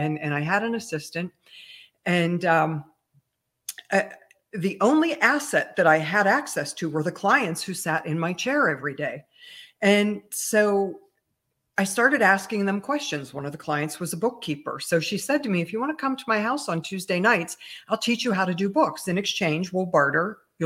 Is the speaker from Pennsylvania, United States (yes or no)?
yes; Pennsylvania, United States; if I become a certified teacher, I was from Pennsylvania, in the state of Pennsylvania